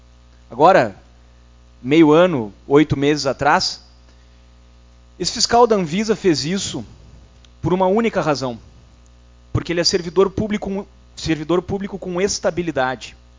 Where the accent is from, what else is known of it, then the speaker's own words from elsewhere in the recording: Santa Maria, Rio Grande do Sul, Brazil; Eu sou de Santa Maria, enfim.